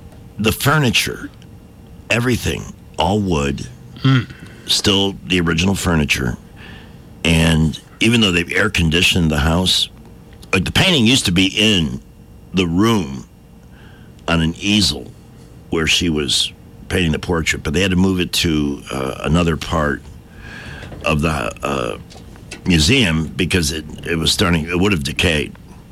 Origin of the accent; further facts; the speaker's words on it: Montgomery, Alabama, United States; I'm from Montgomery and I'm a talk show host there.